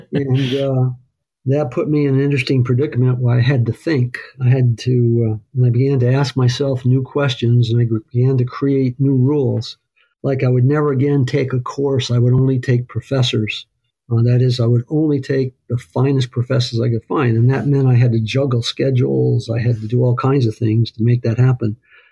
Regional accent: East Coast, United States; When I grew up on the East Coast, my folks joined the church when I was in the eighth grade

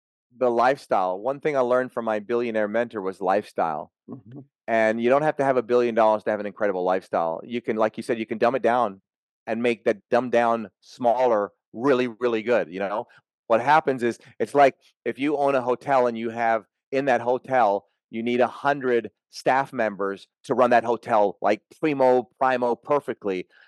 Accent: Jamaica; And I'm actually from Jamaica. You wouldn't know it. But so I love the Caribbean.

